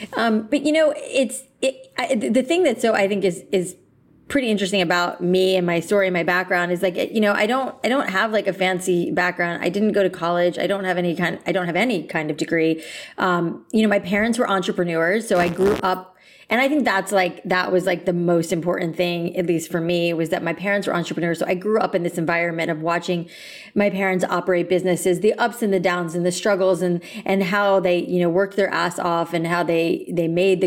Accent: Boca Raton, Florida, United States; Where I grew up in Boca.

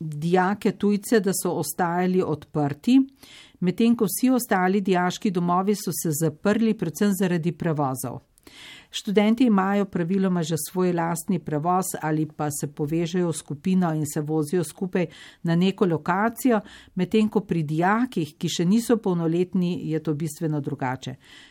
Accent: Vrhnika, Central Slovenia, Slovenia; prihajam iz Vrhnike, iz mehnega zaselka Mirke. Še vedno živim na Vrhniki.

